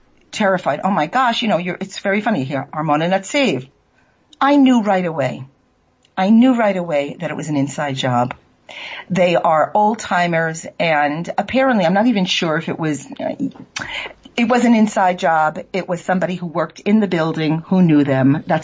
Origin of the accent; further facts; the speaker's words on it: New York, United States; And as long as I kept my mouth shut, they didn't know I was from New York, so it was good.